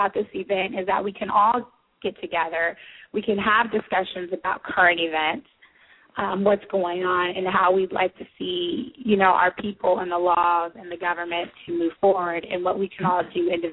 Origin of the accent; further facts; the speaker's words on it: Los Angeles, California, United States; My father is from Haiti, so my last name is French. I was raised in Los Angeles, in the entertainment industry.